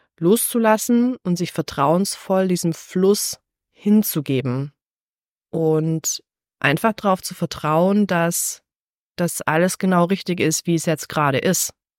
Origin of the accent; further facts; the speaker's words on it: Texas, United States; Und jetzt bin ich groß geworden in den USA. Und zwar in Texas, wo wir, seit ich denken kann, einen Pool im Garten hatten.